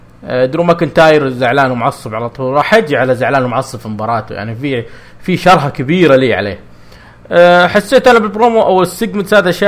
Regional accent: Saudi Arabia; بيحطون مباريات عندنا في السعوديه

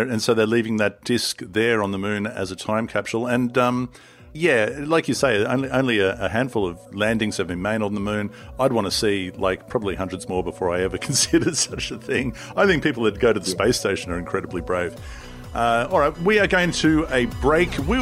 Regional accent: Australia; I'm really proud as an Australian

